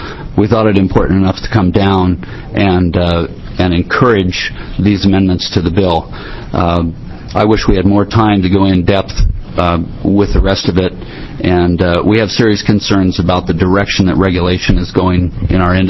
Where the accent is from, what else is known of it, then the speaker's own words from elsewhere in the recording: Silverton, United States; I'm from Silverton. I've been in the landscape industry for 30 years in two states.